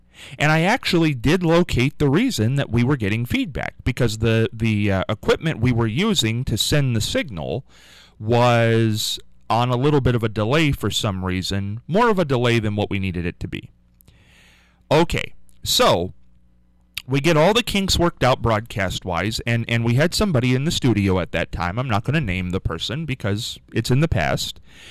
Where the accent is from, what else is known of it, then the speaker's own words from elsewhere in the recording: Pittsburgh, Pennsylvania, United States; You know, man, I'm from Pittsburgh.